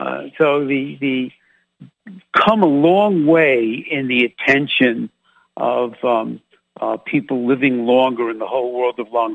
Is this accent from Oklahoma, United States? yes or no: no; Massapequa, New York, United States; accent: New York; I'm Massapequa.